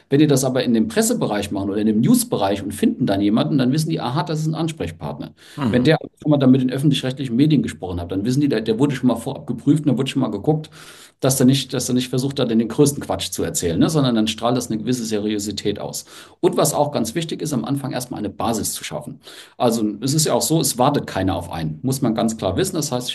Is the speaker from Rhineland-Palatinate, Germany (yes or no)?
yes; Rhineland-Palatinate, Germany; Also ich bin im Westerwald groß geworden